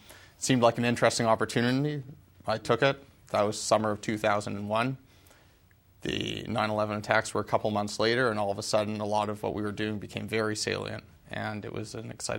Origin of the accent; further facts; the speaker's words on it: Vancouver, British Columbia, Canada; moved away as an adult; also born or lived in London; now in United States; I was born and raised in Vancouver. I lived there until I went away to college in Eastern Canada and then moved to the States after that. And I've been here since, save about a year and a half in London.